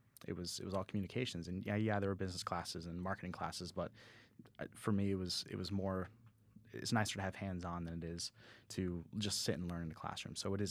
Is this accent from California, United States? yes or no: no; New Hampshire, United States; moved away as an adult; now in Greenville, United States; I am originally from New Hampshire, and I moved down here to Greenville for a manufacturing job.